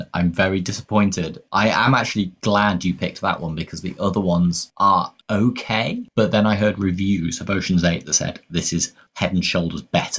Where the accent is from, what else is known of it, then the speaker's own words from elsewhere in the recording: United Kingdom; No, I mean, even as a Brit, I love Cockney nonsense as well.